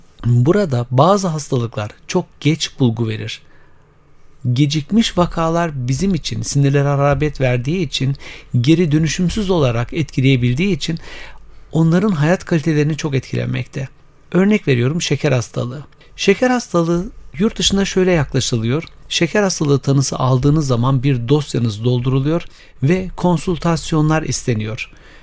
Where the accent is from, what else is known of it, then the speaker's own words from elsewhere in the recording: Aydın, Turkey; born there; now in Ankara, Turkey; 1974 Aydın doğumluyum.